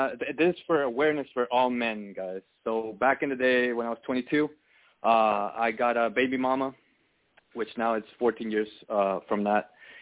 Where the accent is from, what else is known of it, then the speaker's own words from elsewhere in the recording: Texas, United States; also born or lived in Laredo; I'm here from Texas. I'm actually in Houston, which, by the way, I actually was born in Laredo.